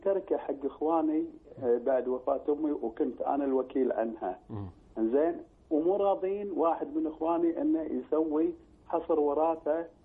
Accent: Kuwait; وإحنا هنا عندنا بالكويت

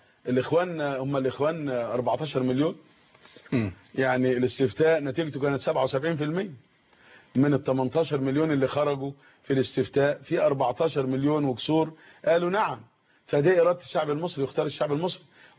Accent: Egypt

